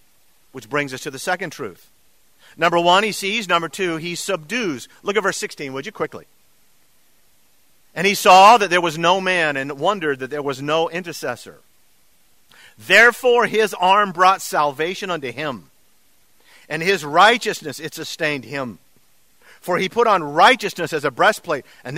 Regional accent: Turkey; We were growing up in Turkey. I was in the third grade, been there 3 years.

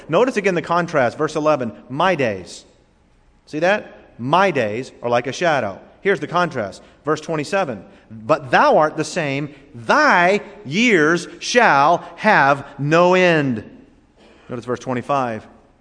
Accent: Florida, United States; Now, folks, I grew up in South Florida, and I hardly ever wore shoes in grade school either.

